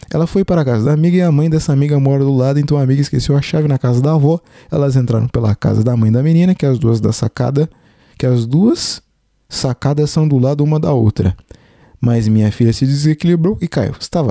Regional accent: Carapicuíba, São Paulo, Brazil; now in Japan; Porque eu sou de Carapicuíba, né, cara?

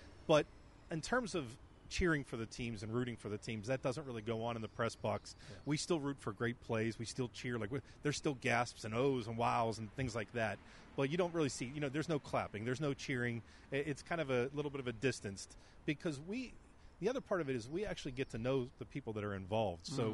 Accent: Pittsburgh, Pennsylvania, United States; growing up in Pittsburgh and being a Pitt fan as a kid

